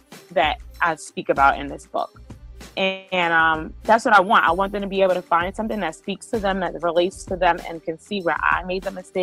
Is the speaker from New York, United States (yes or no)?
yes; Brooklyn, New York, United States; born and raised in Brooklyn, New York, two-parent home. I'm the oldest of five.